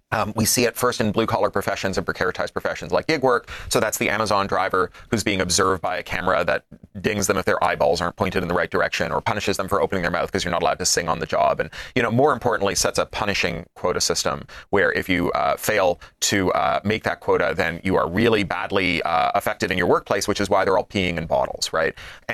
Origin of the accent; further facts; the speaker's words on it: Toronto, Ontario, Canada; You know, I grew up in Toronto